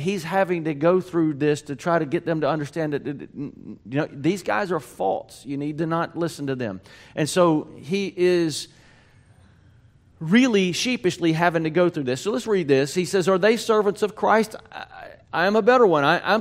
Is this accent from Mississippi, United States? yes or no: yes; Mississippi, United States; Me growing up in South Mississippi, I would hear often